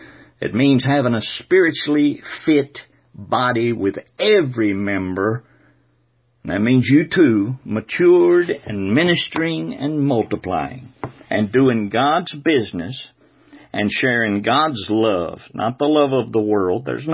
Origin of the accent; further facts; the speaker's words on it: the South, United States; I guess because I was raised in the South and that's all there was Baptist around.